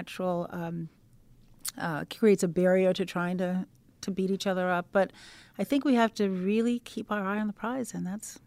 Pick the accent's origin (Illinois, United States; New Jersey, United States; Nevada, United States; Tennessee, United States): Illinois, United States; Naperville; Lauren Underwood from my hometown of, well, the Chicago area.